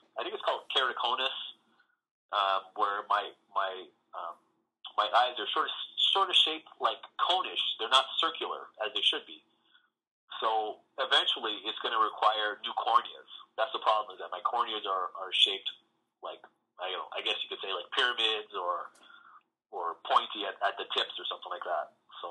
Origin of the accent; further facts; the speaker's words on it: Manitoba, Canada; being that, you know, we're from Manitoba